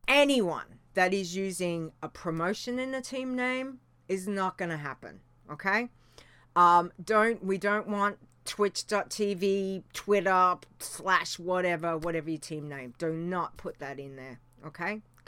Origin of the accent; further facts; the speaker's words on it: Australia; We're Australian. We call it holidays. It's holidays. It's what we do.